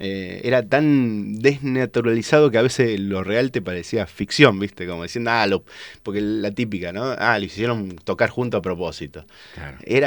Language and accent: Spanish; Buenos Aires, Argentina; y yo, como buen porteño, dije, roban mucho acá.